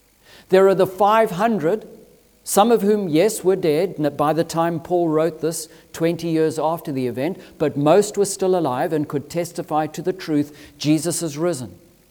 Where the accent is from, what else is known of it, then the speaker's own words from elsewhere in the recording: Zimbabwe; growing up in Zimbabwe, I have a vivid memory of this. We used to herd our cattle into those dips